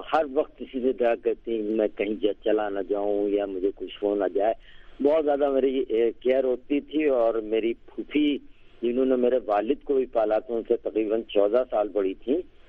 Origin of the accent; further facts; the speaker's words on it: Lucknow, Uttar Pradesh, India; born there; میں یہیں لکھنؤ میں میری پیدائش ہوئی, اور میرے والد انگلش کے لیکچرر تھے یہاں امیر الدولہ اسلامیہ انٹر کالج میں